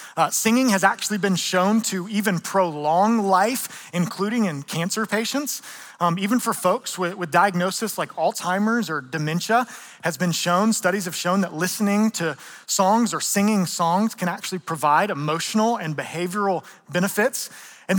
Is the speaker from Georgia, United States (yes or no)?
yes; Atlanta, Georgia, United States; I'm from Atlanta. I'm an AT alien.